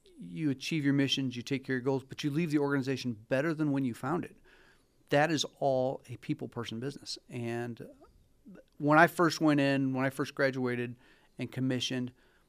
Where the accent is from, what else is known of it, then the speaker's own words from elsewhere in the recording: Akron, Ohio, United States; also born or lived in Barberton; born and raised in Akron and lived in Barberton all my life, graduated from Barberton High School, came to Akron